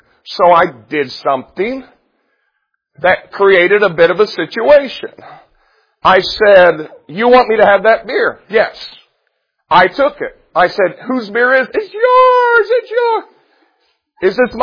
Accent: Jacksonville, Indiana, United States; I'm by myself, and I'm from Jacksonville, Indiana, and I have no reference point.

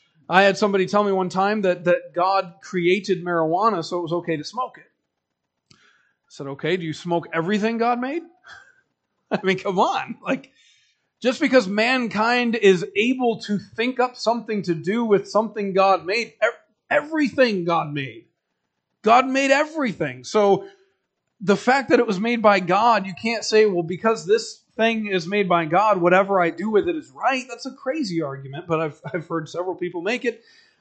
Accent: Michigan, United States; I'm from Michigan, and Michigan is a lot of farmland. There's a lot of farmland in lower Michigan.

